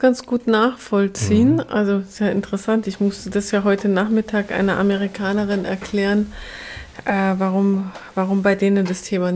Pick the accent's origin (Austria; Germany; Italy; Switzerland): Germany; Bavaria; Bei uns in Bayern